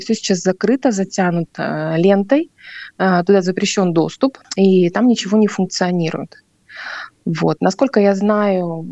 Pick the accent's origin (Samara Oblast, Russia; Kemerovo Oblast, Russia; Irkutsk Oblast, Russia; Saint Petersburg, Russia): Irkutsk Oblast, Russia; Irkutsk; Ну, я родом из Иркутска. Иркутска 60 километров от озера Байкал. Вот, и я здесь родилась